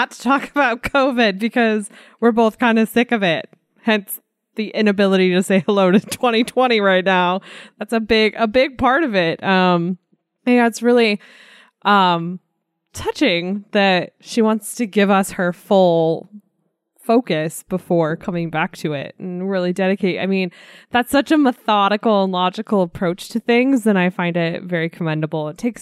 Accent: Arizona, United States; accent: Arizona; with my Arizona accent that I didn't even realize was an accent, but someone recently told me is totally an accent.

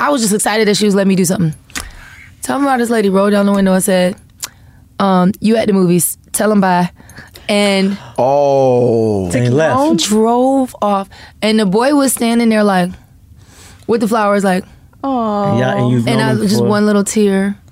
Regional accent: Florida, United States; They also don't expect me to have the personality that I have, because I'm from Florida. Like we can't nobody talk junk like somebody from Florida.

